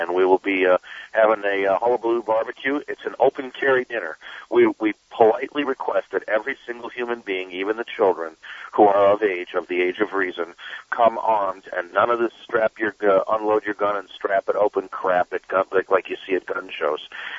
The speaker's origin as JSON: {"language": "English", "town": "Chicago", "region": "Illinois", "country": "United States", "moved": "yes", "said": "I'm originally from Chicago. I moved from Chicago in 1978 when I stupidly would have registered a gun at that time in my life."}